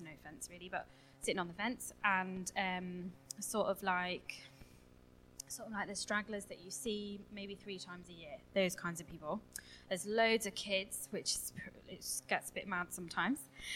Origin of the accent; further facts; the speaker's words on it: Morecambe, North West England, United Kingdom; I'm from Morecambe.